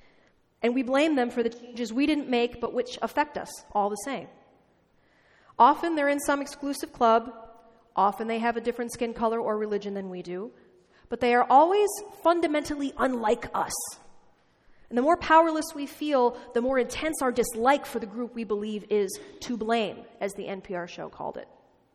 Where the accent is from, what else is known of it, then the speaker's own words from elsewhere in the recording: Midwest, United States; That was weird for me as a Midwesterner.